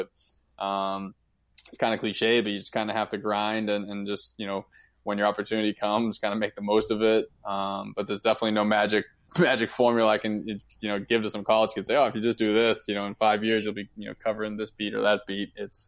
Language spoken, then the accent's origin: English; Boston, Massachusetts, United States; Like, first of all, I grew up in Boston, so people are going to say, oh, I'm a Patriots fan.